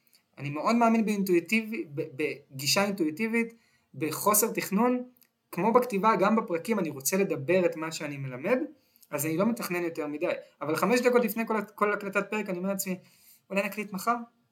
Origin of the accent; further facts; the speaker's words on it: Tel Aviv, Tel Aviv District, Israel; חנייה בתל אביב, כתל אביבי, חנייה בתל אביב זה על ההיסטור